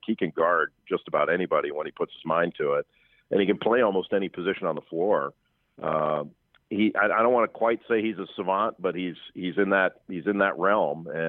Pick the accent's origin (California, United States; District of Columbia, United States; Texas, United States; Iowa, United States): California, United States; Los Angeles; Yeah, I grew up in Los Angeles, so I'm a gigantic Dodger fan, and spent my younger years totally in love with the Dodgers.